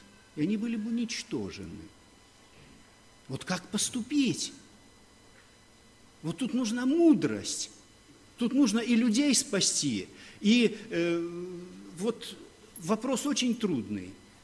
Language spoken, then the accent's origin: Russian; Brest Region, Belarus; born there; Вот я послевоенное дитя. Родился недалеко под Брестом